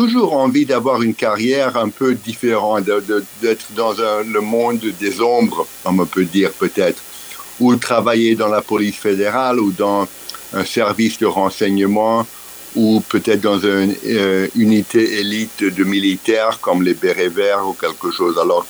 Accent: Paris, Île-de-France, France; born there; je suis né à Paris d'une mère franco-argentine. Elle est née en Argentine, mais d'une famille française. Et mon père était un Américain qui a fait ses études de médecine à Paris

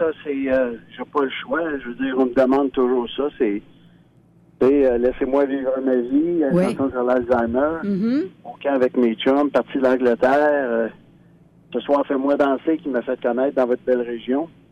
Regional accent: Acadia, Canada; Puis je te dirais qu'on est des Acadiens de souche.

